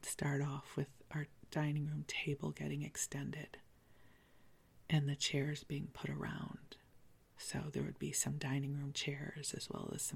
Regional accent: Midwest, United States; Yes, especially growing up in the Midwest, it would be cold.

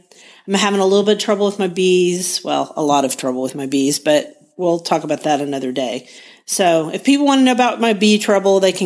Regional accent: Guthrie, Oklahoma, United States; from Guthrie, Oklahoma.

